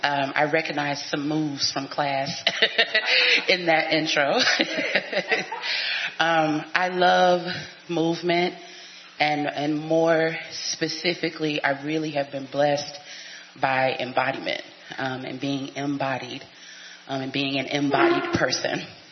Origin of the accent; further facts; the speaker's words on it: Dallas, Texas, United States; I was raised in Dallas, Texas, by teenage parents.